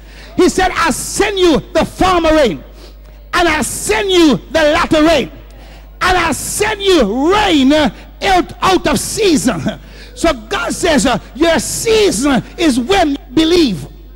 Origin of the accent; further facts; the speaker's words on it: Jamaica; I had to say, I'm from Jamaica. If you can push, I can push better than you.